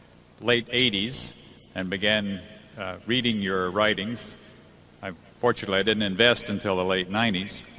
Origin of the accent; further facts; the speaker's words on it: Menlo Park, California, United States; I'm from Menlo Park, California.